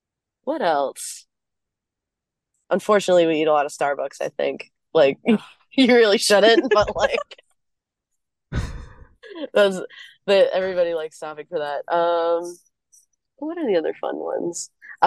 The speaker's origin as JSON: {"language": "English", "town": "Atlanta", "region": "Georgia", "country": "United States", "said": "My last drink has to be a Coca-Cola. That's just it. I'm from Atlanta. I'm a Cokehead of sorts."}